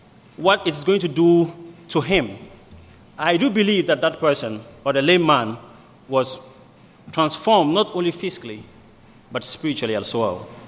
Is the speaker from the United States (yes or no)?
no; Ghana; I came from Ghana.